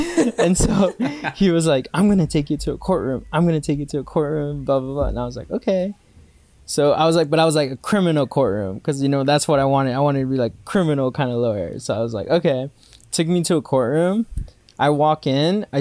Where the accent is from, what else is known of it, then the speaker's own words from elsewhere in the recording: Guatemala; English is a second language; moved away; Like, I didn't speak much English. I used to fail English, actually. In Guatemala, I had English classes, and it used to be my worst course.